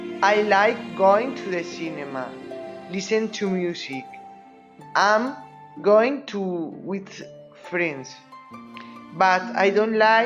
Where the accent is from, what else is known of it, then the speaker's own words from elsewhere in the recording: Valencia, Valencian Community, Spain; born there; English is a second language; I am 30. I was born in Valencia and I live in Valencia too.